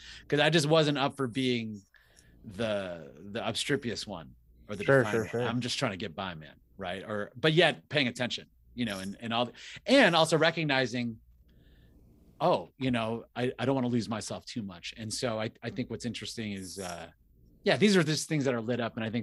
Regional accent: Midwest, United States; I think I grew up in an environment growing up in the Midwest.

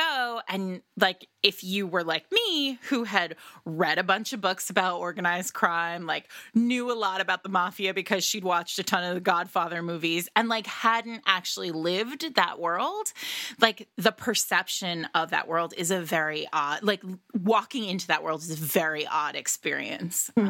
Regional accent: Rhode Island, United States; So I grew up in Rhode Island, and my actual last name is extremely Italian, and my father is Italian, Italy Italian

